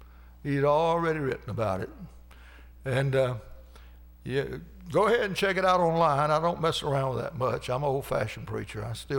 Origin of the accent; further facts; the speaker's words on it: Georgia, United States; And as bad as I hate to say it, it's my home state of Georgia.